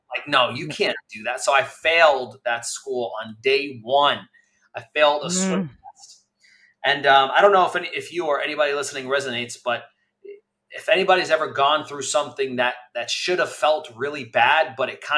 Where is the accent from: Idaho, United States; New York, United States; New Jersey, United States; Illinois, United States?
New York, United States; New York City; Yeah, I grew up in New York City, Queens, yes. New York. So grew up there as a child.